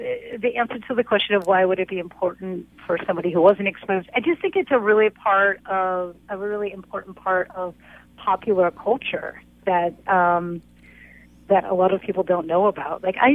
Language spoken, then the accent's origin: English; Chicago, Illinois, United States; I'm from Chicago, and I was first introduced